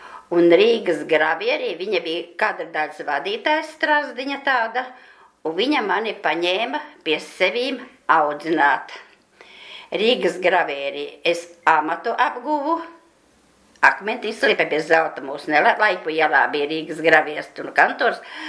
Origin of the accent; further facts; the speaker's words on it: Daugavpils, Latvia; born there; Esmu dzimusi Daugavpilī 1936. Gadā. 36. Gadā es dzimu